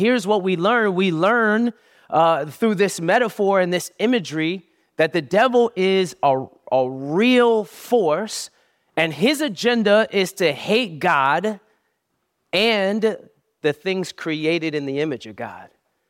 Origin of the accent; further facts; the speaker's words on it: Brooklyn, New York, United States; So growing up, I grew up in Brooklyn.